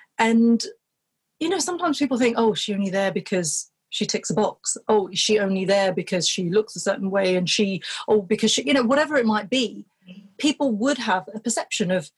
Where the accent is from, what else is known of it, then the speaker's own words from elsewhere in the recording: United Kingdom; very, very comfortable in my duality of cultures. You know, I'm very British, I'm very Bengali, I'm also Muslim.